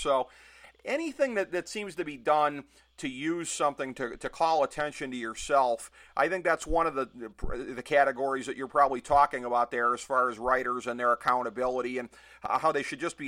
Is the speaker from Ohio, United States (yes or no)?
yes; Cleveland, Ohio, United States; in my hometown of Cleveland, we only get the Red Sox coming through once a year